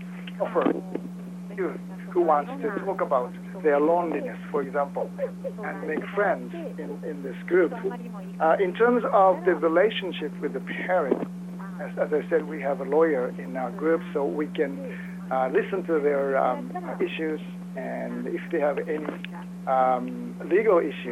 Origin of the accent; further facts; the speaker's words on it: Osaka, Japan; English is a second language; I'm from Osaka, Japan